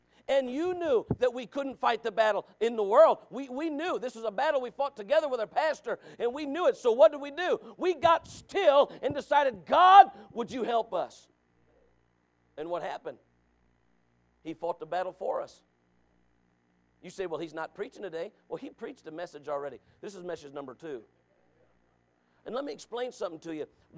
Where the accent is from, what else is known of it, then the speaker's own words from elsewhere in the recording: United States; I don't want to be European. I'm American.